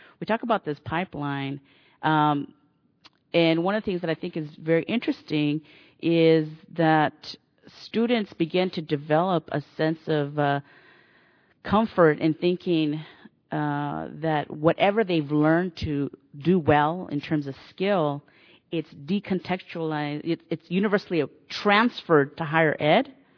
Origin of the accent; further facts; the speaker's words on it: San Jose, California, United States; And I grew up in Eastside San Jose, and so as I progressed through my education and found myself in Berkeley, that was both shocking, right?